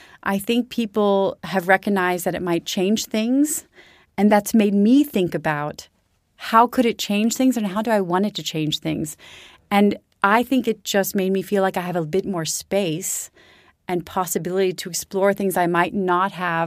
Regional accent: United States; now in Switzerland; I'm less American than I used to be.

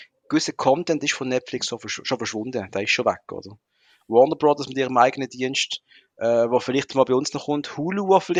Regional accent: Switzerland; Also ich bin als Schweizer das drin, ich kann die Spruch nicht mal wählen.

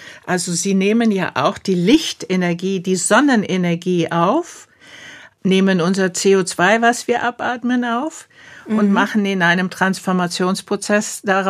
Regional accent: Murnau, Bavaria, Germany; Ich komme aus Murnau, da haben wir ein großes Moorgebiet.

